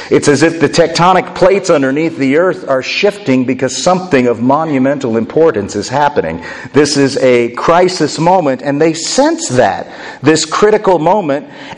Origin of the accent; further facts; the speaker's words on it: Avon, Indiana, United States; I'm not from Indianapolis, I'm from Avon. It's just a small podunk town outside of Indianapolis.